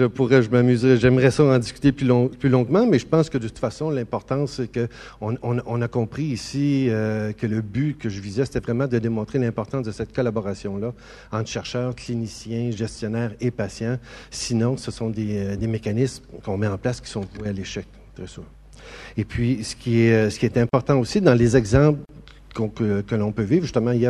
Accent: Quebec, Canada; Je ne sais pas comment c'est ici, mais chez nous au Québec

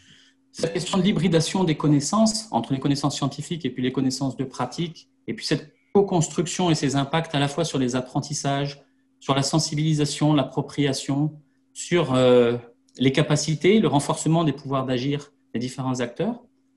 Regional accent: Brittany, France; comme on a chez nous en Bretagne, ce qui est la caractéristique de notre territoire

